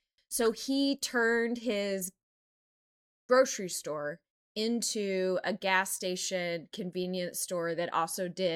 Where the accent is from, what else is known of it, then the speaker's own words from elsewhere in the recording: Texas, United States; My casualty from growing up in Texas is coming out.